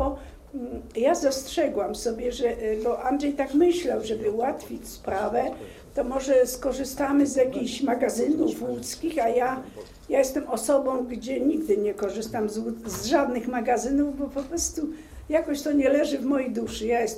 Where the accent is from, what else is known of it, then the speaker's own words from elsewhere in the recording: Katowice, Silesian Voivodeship, Poland; bo ja jestem z Katowic